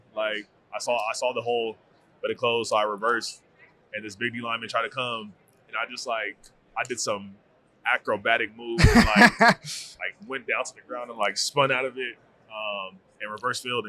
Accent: Arizona, United States; I've been to Vegas a lot because I'm from Arizona.

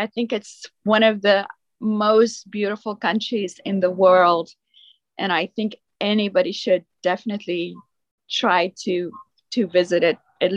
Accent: Rustenburg, North West, South Africa; I am from Rustenburg. It's a small little town. Originally, it wasn't even on the map. And then I grew up there, and half of the time I also grew up on a farm, on a game farm.

